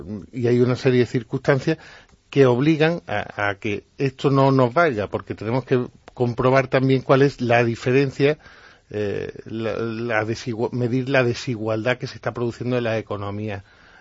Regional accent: Spain; yo sigo siendo español.

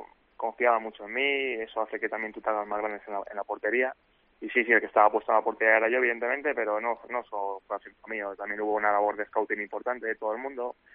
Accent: Madrid, Community of Madrid, Spain; aquí en Madrid, soy de Madrid, y bueno, volví a casa

